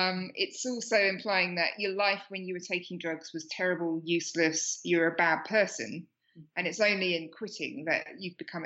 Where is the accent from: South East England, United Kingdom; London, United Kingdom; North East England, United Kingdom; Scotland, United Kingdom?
South East England, United Kingdom; Slough; now in Australia; I grew up in Slough in the UK and now I live in Australia.